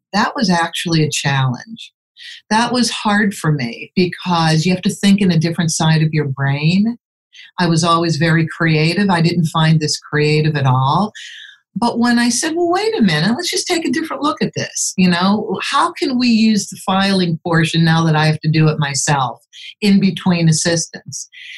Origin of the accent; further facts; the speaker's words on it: United States; I grew up in America, so I knew there were circuses.